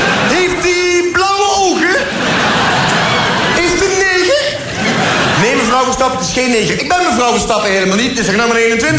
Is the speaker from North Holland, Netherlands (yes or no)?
no; North Brabant, Netherlands; ik denk echt dat ik als Brabander toch moet accepteren dat ik in sommige beroepsgroepen gewoon niet terecht kan.